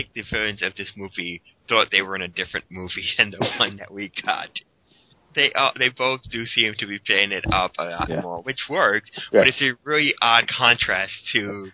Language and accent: English; New York, United States; Well, as a New Yorker, I know there's only one black guy in New York.